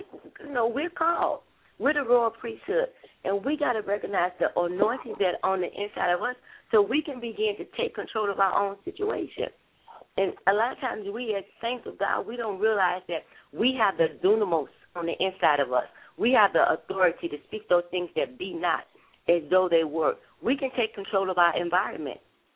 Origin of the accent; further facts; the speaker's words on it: Chicago, Illinois, United States; Raised up on the west side of Chicago, K-Town area.